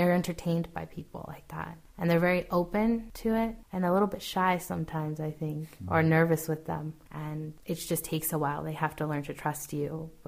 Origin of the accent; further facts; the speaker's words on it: United States; I'm Mexican and I'm American. And Americans aren't very much liked in the rest of the world right now.